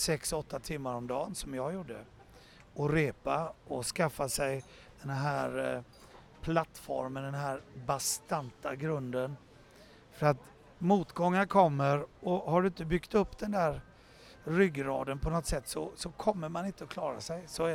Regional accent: Gothenburg, Västra Götaland County, Sweden; moved away; För jag var ju ändå relativt ung när jag flyttade från Göteborg och vi tog chansen ner i Köpenhamn.

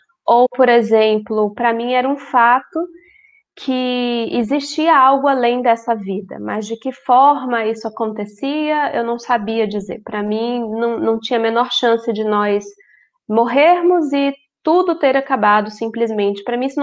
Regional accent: Salvador, Bahia, Brazil; moved away as an adult; now in São Gonçalo, Brazil; Já tem um tempinho que eu tô fora da minha terra, que eu tô fora da Bahia, já tem 10 anos, desde que eu casei. E eu sinto bastante saudade, inclusive, me tornei espírita aos 14 anos, lá em Salvador.

